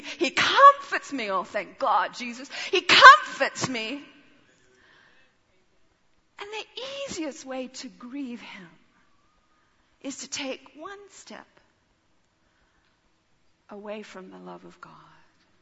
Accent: Papua New Guinea; born there; I was born in Papua New Guinea.

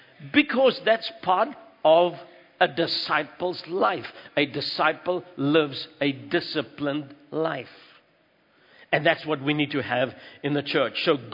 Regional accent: South Africa; Now, speaking as a South African, this for me is kind of strange

